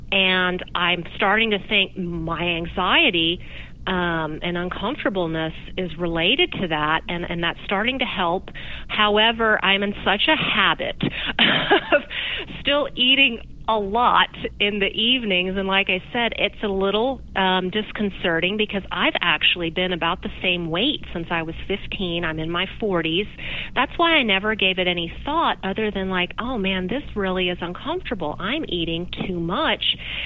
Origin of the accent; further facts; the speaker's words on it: the South, United States; particularly living here in America. I'm from the South, and, you know, food is a big part of life.